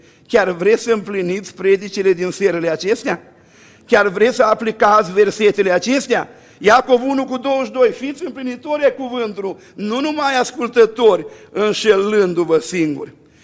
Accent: Bucovina, Romania; born there; Eu slujesc Domnului în satul meu în care m-am născut, un sătuc din Bucovina.

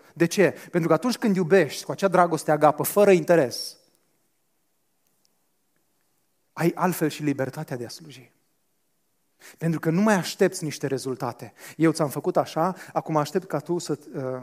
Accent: Banat, Romania; Eu sunt venit din Banat, așa că îmi permis să mă iau de voi.

